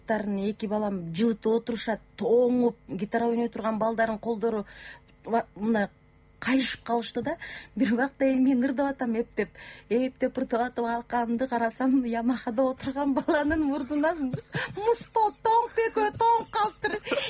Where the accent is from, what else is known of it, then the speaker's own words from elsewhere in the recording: Talas Region, Kyrgyzstan; Эми мен таластыкмын да.